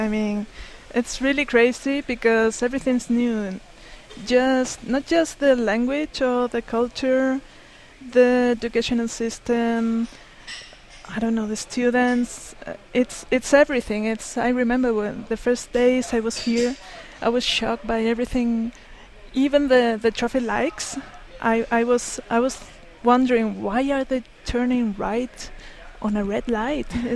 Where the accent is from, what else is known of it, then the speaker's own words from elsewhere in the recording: Granada, Andalusia, Spain; English is a second language; moved away as an adult; now in Santa Fe, United States; It's in the southeast, just next to Granada.